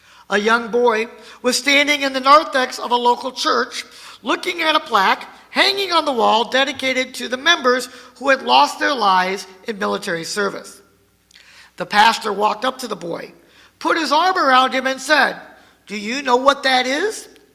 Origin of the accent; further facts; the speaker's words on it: Indiana, United States; When I was growing up in Indiana, my dad served churches in very small towns, surrounded by farmland.